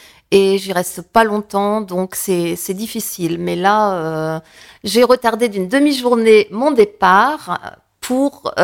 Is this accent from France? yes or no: yes; Hauts-de-France, France; Je suis une ch'ti, voilà.